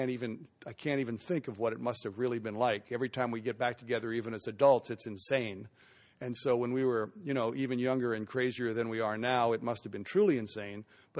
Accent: Belmont, California, United States; When I grew up in San Mateo in Belmont, I grew up reading Herb Cain every day in the Chronicle.

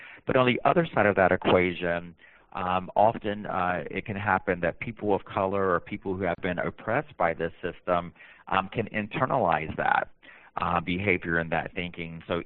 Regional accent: the South, United States; I'm Native American. I'm from the South, from a very poor family.

